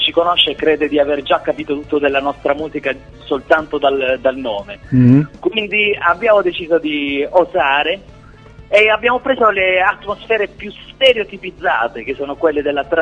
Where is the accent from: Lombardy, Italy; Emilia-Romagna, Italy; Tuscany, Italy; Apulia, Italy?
Apulia, Italy; Terlizzi; la nostra band è nata 15 anni fa in un paese che si chiama Terlizzi, in provincia di Bari, quindi siamo pugliesi.